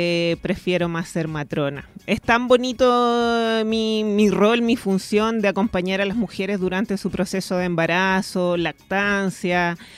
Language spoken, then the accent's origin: Spanish; Olivar, O'Higgins, Chile; me vine a trabajar a mi ciudad natal. Yo toda la vida he residido en la comuna de Olivar.